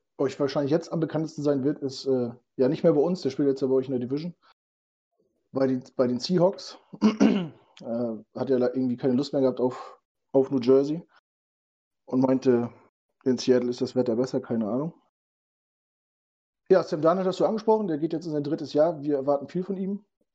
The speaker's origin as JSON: {"language": "German", "town": "Rostock", "region": "Mecklenburg-Vorpommern", "country": "Germany", "lives_now": "Hamburg, Germany", "said": "komme aus der Nähe von Hamburg. Also wohne hier. Ursprünglich komme ich aus der Ecke von Rostock."}